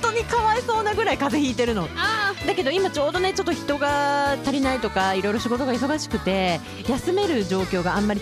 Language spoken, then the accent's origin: Japanese; Shizuoka, Japan; 私静岡出身なんだけど